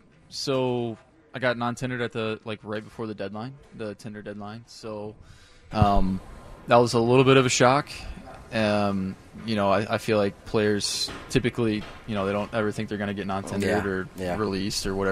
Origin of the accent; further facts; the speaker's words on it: Cincinnati, Ohio, United States; I'm from Cincinnati. So you're going to have to go from Cincinnati all the way out to San Diego.